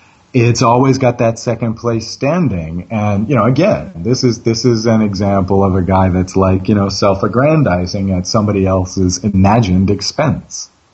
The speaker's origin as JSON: {"language": "English", "country": "United States", "said": "as an American"}